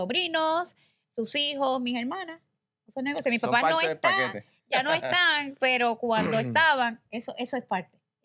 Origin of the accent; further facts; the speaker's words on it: San Juan, Puerto Rico; now in Aguadilla, Puerto Rico; soy de ciudad. Y lo saben, soy raza de ciudad, nací en San Juan, crecí allá. Vine en una época en mi vida y en una etapa por unas situaciones y empecé a trabajar. Me encantó Aguadilla, me quedé aquí